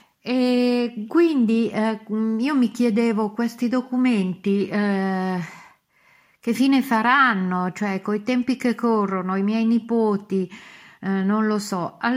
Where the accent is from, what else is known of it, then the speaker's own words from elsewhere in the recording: Lomnago, Lombardy, Italy; also born or lived in Varese; Io sono nata a Varese, ma ho vissuto fino ai 6 anni a Lomnago, perché la famiglia sia di mia mamma che di mio papà sono di Lomnago.